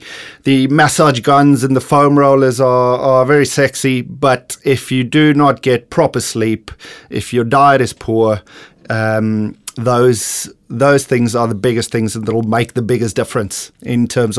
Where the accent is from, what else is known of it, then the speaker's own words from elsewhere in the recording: South Africa; moved away as an adult; now in Australia; So I am from the beautiful country of South Africa. I made my move to Australia start of 2018.